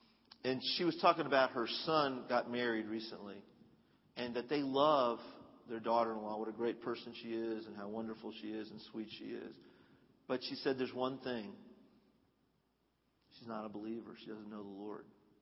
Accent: India; You know, she's from the country, I'm from the city. She's American, I'm Indian.

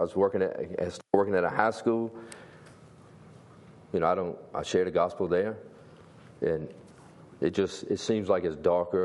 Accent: Emporia, Kansas, United States; And so I grew up in Emporia

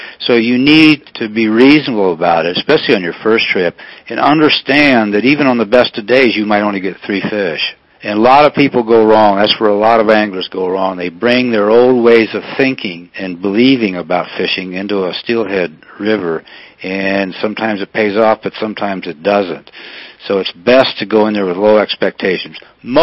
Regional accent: Missouri, United States; I'm from Missouri. I haven't been there in a while, but I'm from there.

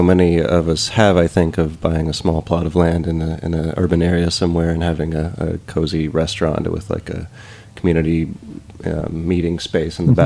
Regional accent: South Carolina, United States; went back home to my hometown in South Carolina and began dabbling in community organizing work down there with some friends.

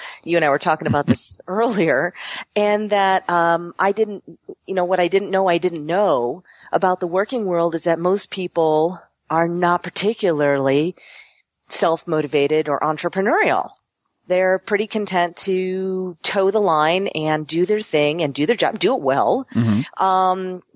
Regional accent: Buffalo, New York, United States; now in Costa Rica; Thank you. That's one of the reasons I live here is because I'm from Buffalo.

